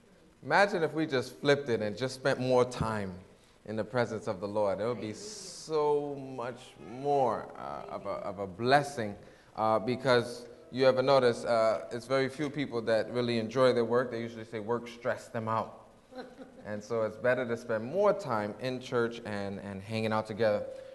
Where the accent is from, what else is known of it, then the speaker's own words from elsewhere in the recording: New York, United States; Growing up in New York, your windshield wipers, it works all the time.